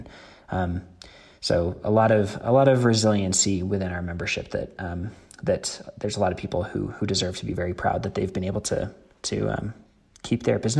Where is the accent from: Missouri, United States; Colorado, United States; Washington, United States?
Colorado, United States; Denver; I used to be on the Denver Sustainable Food Policy Council, my hometown of Denver, and we looked into it.